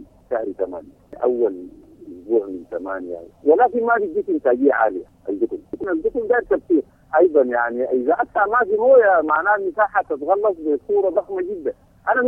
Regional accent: Sudan; ده أكبر دليل على عشان احنا كسودانيين هم في مشاريع زي دي يعني.

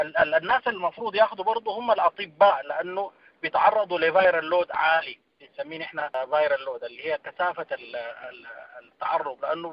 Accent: Sudan; خصوصا عندنا في السودان

